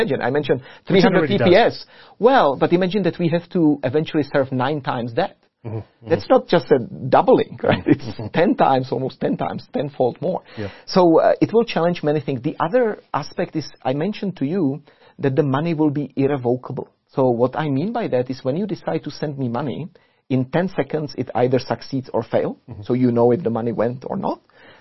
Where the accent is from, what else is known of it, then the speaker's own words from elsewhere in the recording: Canada; I came from Canada